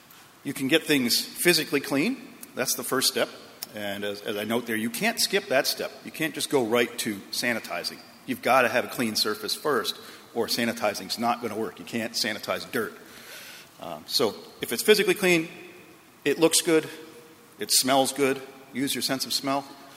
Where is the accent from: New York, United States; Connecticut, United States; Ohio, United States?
Ohio, United States; Akron; my dad worked for Firestone, and I'm from Akron, Ohio.